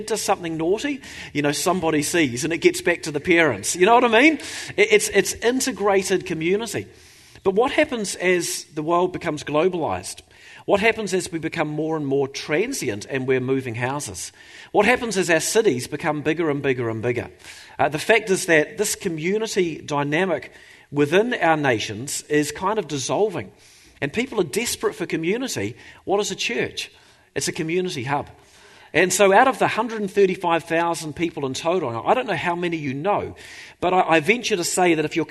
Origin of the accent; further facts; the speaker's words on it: Hawera, Taranaki, New Zealand; I come from Hawera, you'd know, in South Taranaki. Originally, I still feel like I know half the people in Hawera because I spent 25, 27 years of my life in that community.